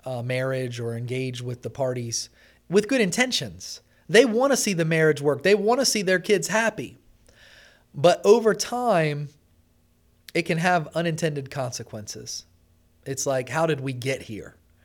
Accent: Pocomoke City, Maryland, United States; I'm from Pocomoke. That's why I have a heart for there.

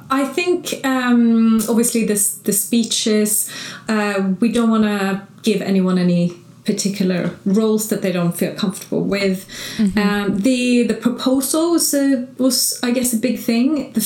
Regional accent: Sweden; I'm from Sweden, so I've got my Swedish lot

